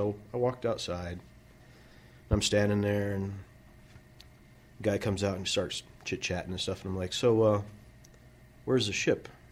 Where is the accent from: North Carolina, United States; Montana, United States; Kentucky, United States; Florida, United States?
Montana, United States; Colstrip; also born or lived in Missoula; Well, I was born here in Missoula, but my folks moved to Colstrip, Montana, which has a population of about 2,000, depending on the mine there. So it was a small town, and my graduating class was about 98 people, so kind of small.